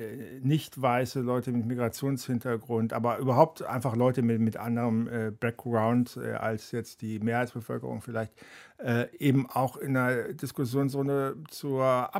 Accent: Baden-Württemberg, Germany; Ich bin ja in der Kurpfalz aufgewachsen, Gegend um Mannheim, wo ja früher eine große amerikanische Garnison war

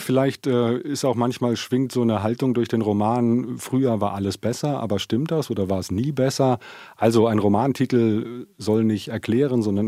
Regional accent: Biedenkopf, Hesse, Germany; Und vor dieser Herausforderung steht mein Heimatort Biedenkopf.

